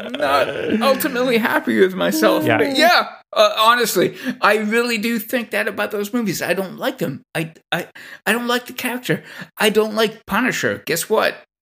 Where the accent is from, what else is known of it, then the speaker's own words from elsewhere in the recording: Canada; Right. I'm Canadian.